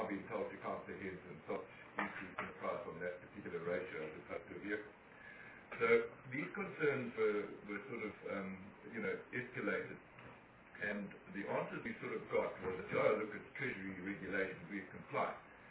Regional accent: South Africa; we, as a South African, are creating a domain

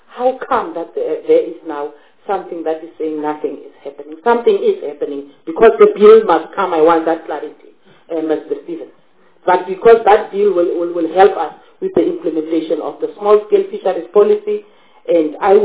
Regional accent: Northern Cape, South Africa; Yes, Chairperson, that's where I come from. I'm from Namakwaland.

